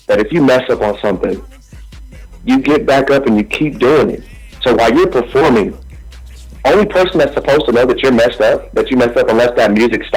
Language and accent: English; Compton, California, United States; now in Los Angeles, United States; I'm originally from Compton. I do stay in L.A., but I venture back and forth from Reno, Nevada, and Los Angeles, California.